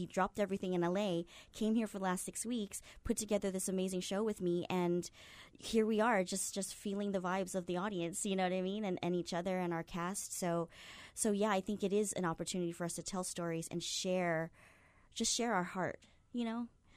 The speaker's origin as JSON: {"language": "English", "town": "Kaneohe", "region": "Hawaii", "country": "United States", "tie": "born or raised there"}